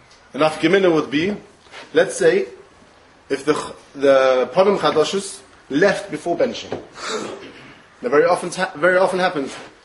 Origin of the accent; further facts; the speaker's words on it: London, United Kingdom; now in Amsterdam, Netherlands; I live there at the moment. I'm not from Amsterdam, I'm from London, Stamford Hill. But not Dutch.